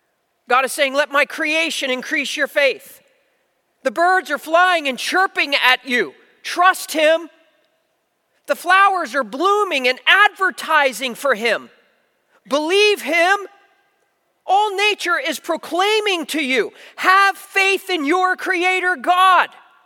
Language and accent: English; New Jersey, United States; Now, I grew up in South Jersey. I grew up on the beach. I know what sand is.